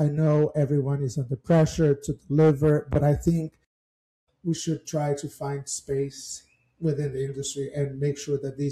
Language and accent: English; Brazil; you know, I come from Brazil.